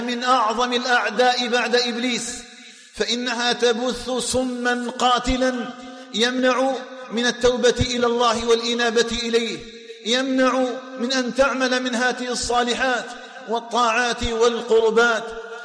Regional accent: Algeria; اللهم اجعل بلدنا الجزائر آمنا مطمئنا وسائر بلاد

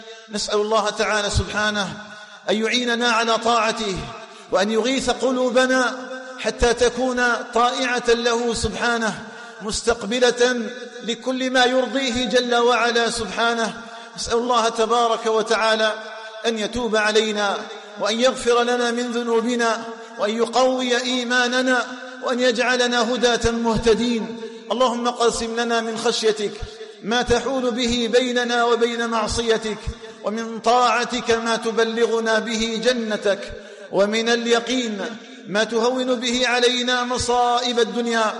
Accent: Algeria; اللهم اجعل بلدنا الجزائر آمنا مطمئنا وسائر بلاد

